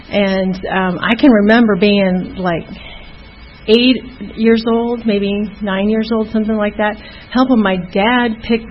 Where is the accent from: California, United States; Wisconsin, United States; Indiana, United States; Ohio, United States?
Ohio, United States; But anyway, I grew up in Ohio